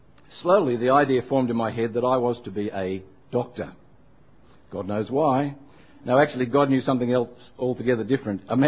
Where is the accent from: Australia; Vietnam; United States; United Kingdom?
Australia; Parramatta, New South Wales; born there; I was born in Parramatta in New South Wales, about three blocks from where my convict forebear, Richard, once had a saddler's business.